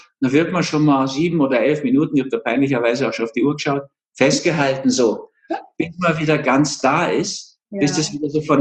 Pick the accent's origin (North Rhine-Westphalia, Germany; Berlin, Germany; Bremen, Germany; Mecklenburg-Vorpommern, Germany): Berlin, Germany; born there